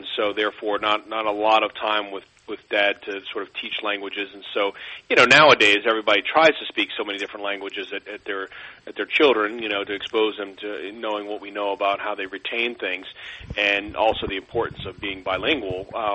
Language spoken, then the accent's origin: English; New Orleans, Louisiana, United States; The dessert book was really about growing up in New Orleans and sort of the sweets